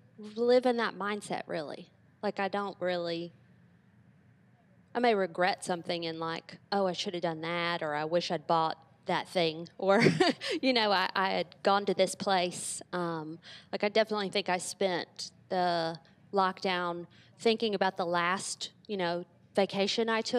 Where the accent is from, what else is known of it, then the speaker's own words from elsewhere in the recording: Memphis, Tennessee, United States; also born or lived in St. Louis; even though I am from Memphis and I moved away for college and stuck around to do simulation in St. Louis, in 2018, made the decision to move back home